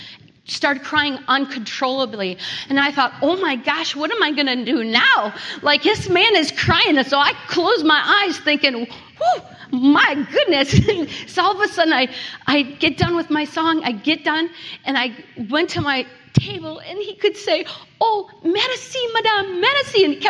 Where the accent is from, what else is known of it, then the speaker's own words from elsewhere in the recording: Chelsea, Michigan, United States; So I grew up in Chelsea, Michigan, and I was the youngest of five kids.